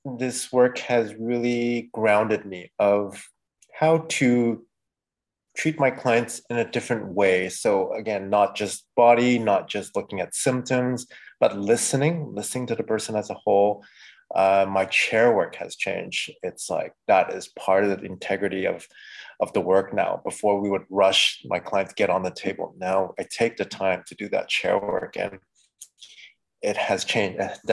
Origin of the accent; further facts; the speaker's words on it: Montreal, Quebec, Canada; from Montreal, Canada.